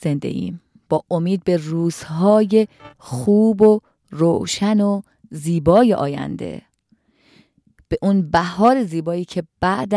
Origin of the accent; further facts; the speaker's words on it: Iran; در هر جای دنیا که هستیم، ایرانی هستیم، فراموش نکنید ما ایرانی هستیم